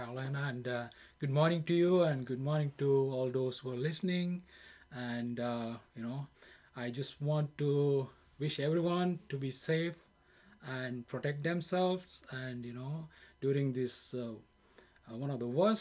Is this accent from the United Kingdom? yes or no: no; Bangalore, Karnataka, India; English is a second language; now in United States; I am from India, and I am from the southern part of India, Bangalore. I graduated with engineering, and I came here.